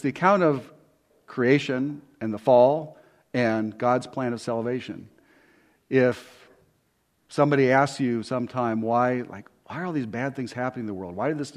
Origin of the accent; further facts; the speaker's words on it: California, United States; I grew up in California, Sandy and I both did.